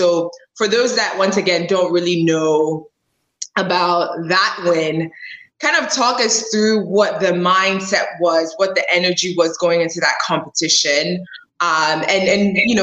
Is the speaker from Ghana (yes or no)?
yes; Ghana; I'm born and raised in Ghana, compete for Ghana. But I'm also Nigerian